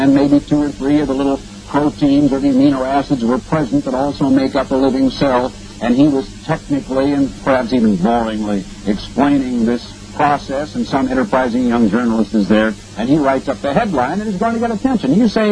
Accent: Oregon, United States; a small town where I grew up in Oregon.

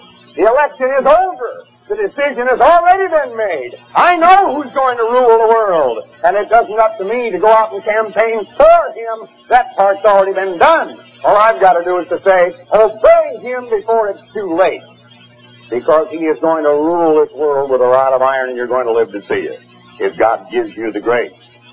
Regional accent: Oregon, United States; human being, planet Earth, born in Oregon in 1930. As a boy growing up in Oregon, on my Uncle Dwight's farm

